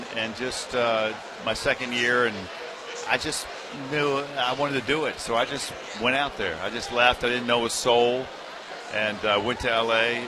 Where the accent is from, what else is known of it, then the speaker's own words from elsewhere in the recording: Virginia, United States; I'm a big ACC fan, but I also love Kentucky. And I'm from Virginia originally.